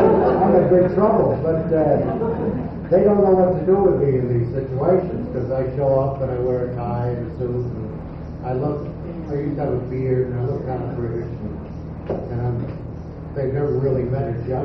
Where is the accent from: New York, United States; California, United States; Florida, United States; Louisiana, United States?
New York, United States; Brooklyn; Well, I'm a kid from Brooklyn. I grew up in Brooklyn, and we're kind of outrageous people there.